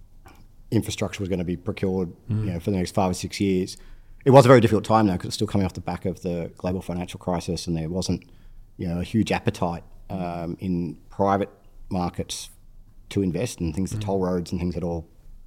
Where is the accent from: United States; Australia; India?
Australia; Sydney, New South Wales; I was from Sydney or, you know, from New South Wales.